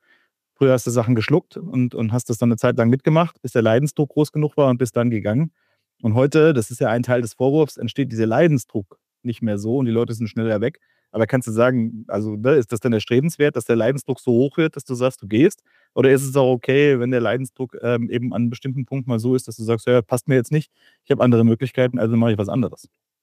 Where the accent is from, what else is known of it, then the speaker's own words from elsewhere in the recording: Kaiserslautern, Rhineland-Palatinate, Germany; ich bin aus Kaiserslautern